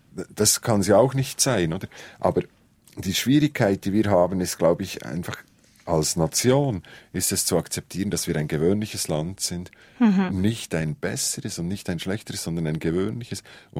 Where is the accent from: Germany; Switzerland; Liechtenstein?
Switzerland; ich als Schweizer